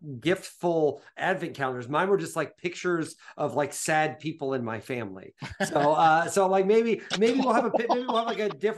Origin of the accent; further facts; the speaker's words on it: Mattoon, Illinois, United States; I always joke that Illinois is basically Nebraska with Chicago at the top. And I am from the Nebraska part. I am definitely from the Nebraska part.